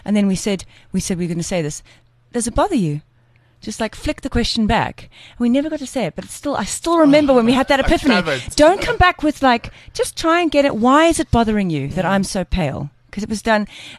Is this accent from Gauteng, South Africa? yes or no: no; Cape Town, Western Cape, South Africa; I'm Capetonian.